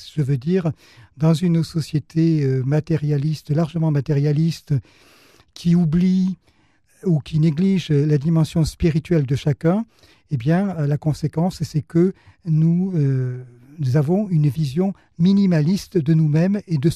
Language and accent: French; Toulouse, Occitanie, France; Mais oui, je suis né à Toulouse. J'ai grandi dans le quartier Saint-Michel.